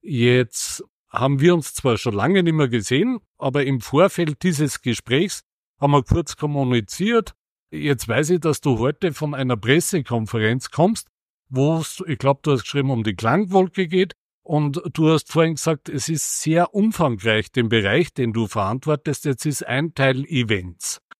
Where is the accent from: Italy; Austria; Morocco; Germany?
Austria; Upper Austria; ich weiß als Oberösterreicher und 60 Jahre auf diesem Planeten, was die Sparkasse macht